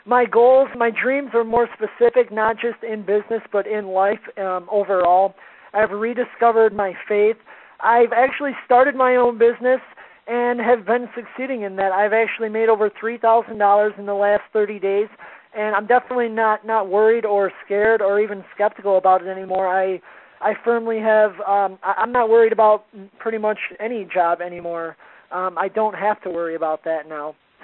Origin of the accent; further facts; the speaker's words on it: Chicago, Illinois, United States; I am from Chicago, Illinois.